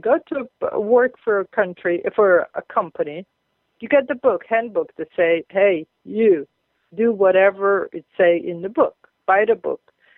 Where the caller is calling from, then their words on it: Israel; And I'm talking here from Israel.